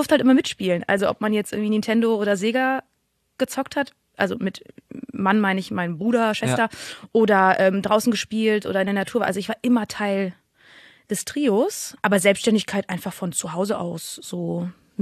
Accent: Bonn, North Rhine-Westphalia, Germany; ich komme aus Bonn.

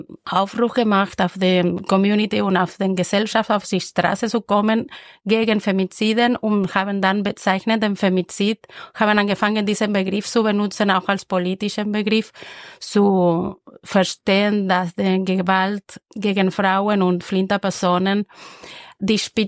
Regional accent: Argentina; German is a second language; now in Vienna, Austria; Ich komme aus Argentinien ursprünglich und wohne in Wien seit mehr als 20 Jahren schon. Ich bin gekommen wegen klassischen Gesang zum Studieren und bin hier geblieben zum Arbeiten, zum Leben in Wien.

